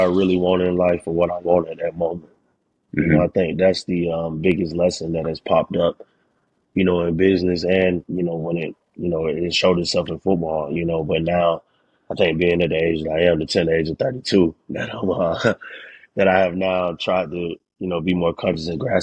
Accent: Florida, United States; Yeah, I was born and raised in Florida.

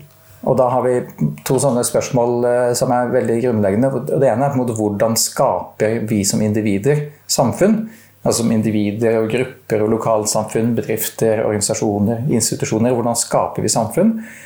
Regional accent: Stavanger, Rogaland, Norway; born there; now in Trondheim, Norway; Jeg er født i Stavanger i 1967, så det begynner å bli ganske mange år siden. Og så har jeg vært i Trondheim ganske lenge

